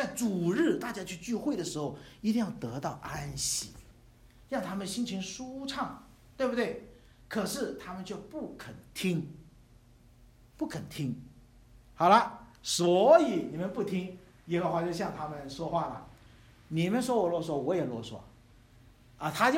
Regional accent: China; 我们中国人很不喜欢别人来教训自己

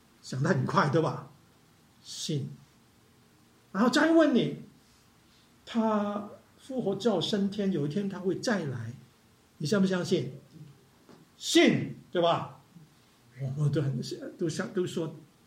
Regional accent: Guangdong, China; Chinese is a second language; 我是广东人嘛，我就讲的讲国语的时候，

